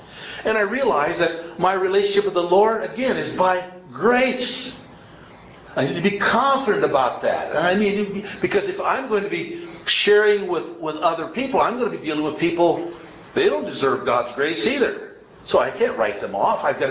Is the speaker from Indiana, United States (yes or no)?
no; Artesia, California, United States; born there; I was born in Artesia, California. My folks are Dutch dairy farmers